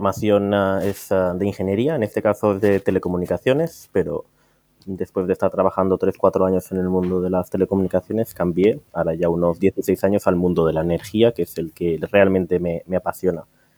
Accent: Valencia, Valencian Community, Spain; venimos a Valencia, que es mi tierra

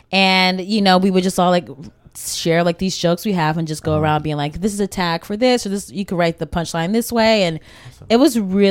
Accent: Cleveland, Ohio, United States; So Vanessa and I really bond because we're both from Cleveland, Ohio.

